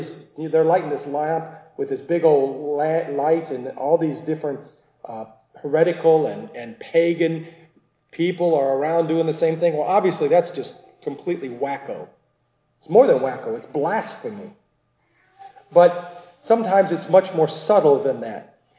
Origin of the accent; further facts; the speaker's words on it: Ireland; After all, I am an Irishman and we can tell tales.